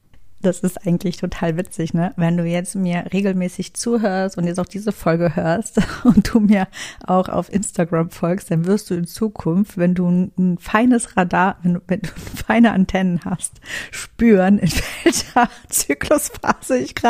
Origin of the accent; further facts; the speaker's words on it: Cologne, North Rhine-Westphalia, Germany; Wir kommen ja aus dem Rheinland, eigentlich ich tatsächlich wirklich aus Köln familiär gesehen.